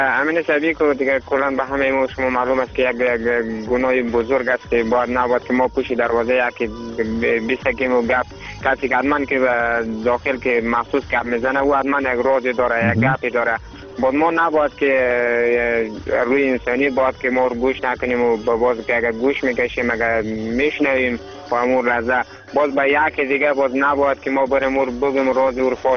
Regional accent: Afghanistan; ما شما همه ما شما افغانیم و چی پشتو باشیم چی ازبک باشیم چی تاجیک باشیم

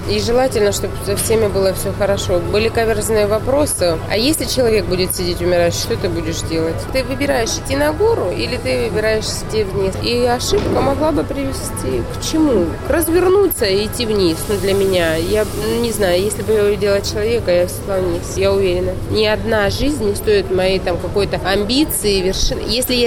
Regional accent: Ukraine; Есть у меня патриотизм, как бы, что я украинка

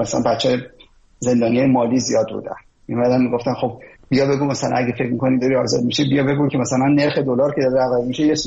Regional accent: Tehran, Tehran Province, Iran; born or raised there

